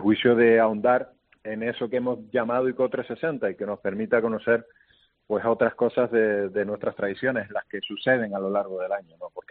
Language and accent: Spanish; Icod de los Vinos, Canary Islands, Spain; es que somos el pueblo de Canarias que más tradiciones vivas tiene, conserva